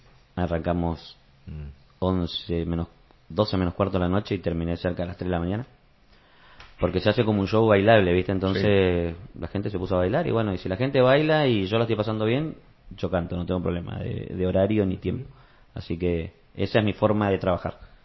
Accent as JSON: {"language": "Spanish", "region": "Chaco", "country": "Argentina", "said": "Yo, por ejemplo, soy del norte y nací en el Chaco, ¿viste?"}